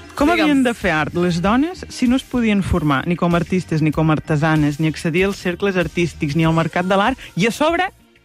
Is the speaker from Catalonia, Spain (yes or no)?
yes; Catalonia, Spain; com a bones catalanes que som